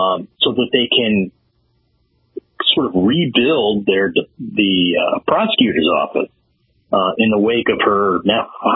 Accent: St. Louis, Missouri, United States; I'm from St. Louis, and I was actually there last weekend for a wedding.

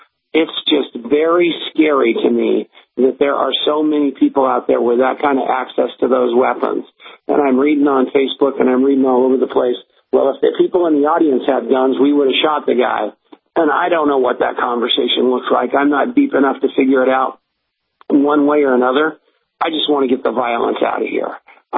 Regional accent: Colorado, United States; I just want to talk about what's going on here in my home state of Colorado.

